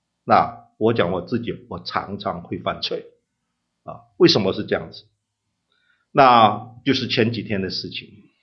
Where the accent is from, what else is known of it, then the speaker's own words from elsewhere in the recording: Hong Kong; now in United States; 我是在香港长大的啊，所以我是地道的广东人